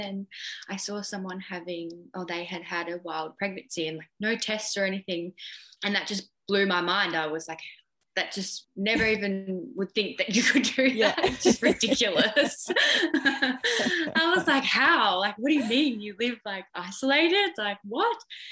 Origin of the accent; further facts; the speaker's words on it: Victoria, Australia; I'm 25 from the Mornington Peninsula down in Victoria.